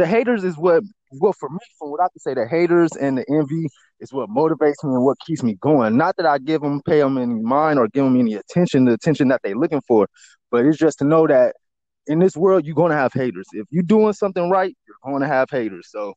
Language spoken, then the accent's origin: English; Long Beach, California, United States; I'm from North Long Beach, California, to be exact. West Coast, LA County.